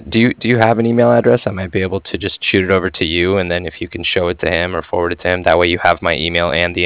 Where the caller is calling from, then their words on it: Cardiff, Wales, United Kingdom; I was calling from Cardiff.